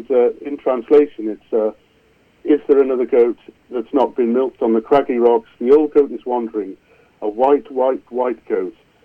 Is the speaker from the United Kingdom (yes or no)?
yes; Wales, United Kingdom; It's one of my favorites, being Welsh and from Wales myself.